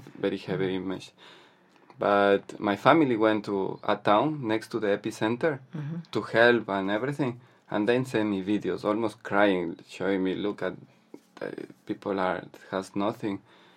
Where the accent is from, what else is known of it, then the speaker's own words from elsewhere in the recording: Ecuador; English is a second language; Hello, I am from Ecuador, and I am doing a volunteer